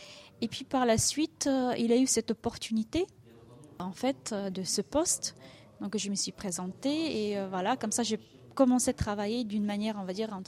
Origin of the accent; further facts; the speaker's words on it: Bulgaria; now in France; de Bulgarie. Et même dans mon pays d'origine, j'étais déjà concernée par les questions personnellement et par la suite professionnellement. Et avec mon arrivée en France